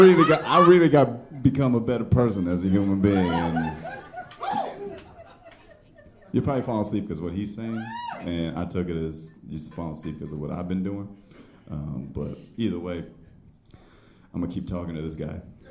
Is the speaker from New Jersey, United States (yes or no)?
yes; Parsippany, New Jersey, United States; I'm from Parsippany, and we didn't have a lot of you where we grew up.